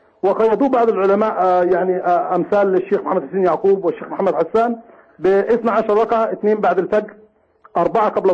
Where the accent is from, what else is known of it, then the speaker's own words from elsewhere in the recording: Egypt; أنا من مصر مش مليون